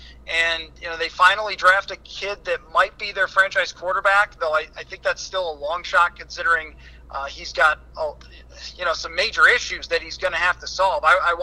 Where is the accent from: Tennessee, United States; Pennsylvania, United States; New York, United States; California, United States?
New York, United States; As much as you know, I grew up in Western New York